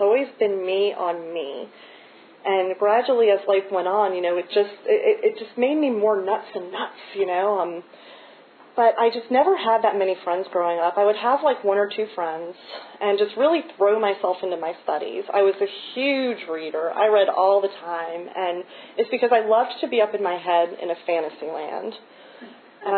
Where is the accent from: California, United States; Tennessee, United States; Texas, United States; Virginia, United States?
Virginia, United States; Charlottesville; I grew up in Charlottesville, and I was a very awkward kid.